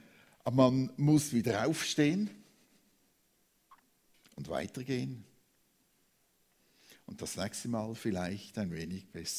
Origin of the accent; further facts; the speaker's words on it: Zurich, Switzerland; ich bin in Zürich aufgewachsen